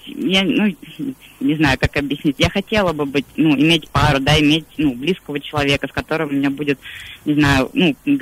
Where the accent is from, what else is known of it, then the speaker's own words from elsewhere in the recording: Moscow, Russia; я из Москвы.